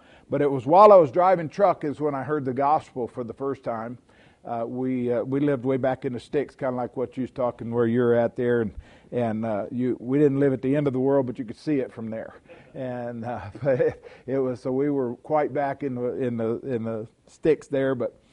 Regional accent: Texas, United States; and then my mom married a guy from Texas, and so I was raised in Texas. That's where the accent comes from.

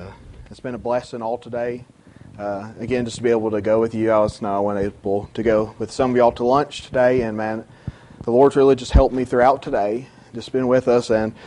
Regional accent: South Carolina, United States; I grew up in South Carolina. She grew up in Georgia.

